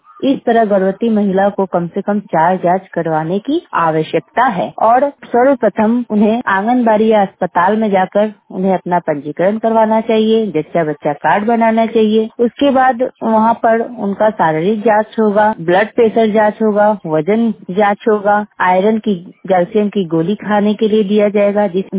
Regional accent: Sonpur, Bihar, India; मैं सोनपुर में की रहने वाली हूँ

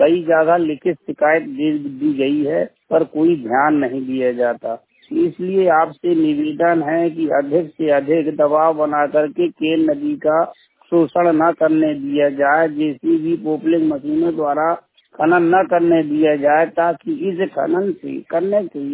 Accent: Sunhara, Madhya Pradesh, India; ग्राम सुनहरा, पोस्ट बीरा, तहसील अजयगढ़, जिला पन्ना, मध्य प्रदेश का मूल निवासी हूँ।

